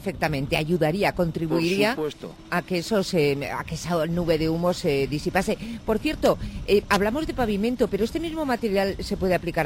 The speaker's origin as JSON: {"language": "Spanish", "town": "Bilbao", "region": "Basque Country", "country": "Spain", "said": "yo soy de Bilbao, y en Bilbao había tradicionalmente un pavimento que era muy característico, ¿no?"}